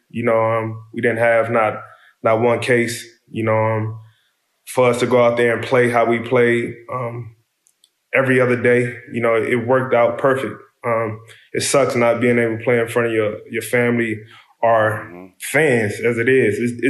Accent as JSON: {"language": "English", "town": "Compton", "region": "California", "country": "United States", "tie": "born or raised there", "said": "it's just a natural instinct growing up in Compton to understand, you know, where to go, where not to go"}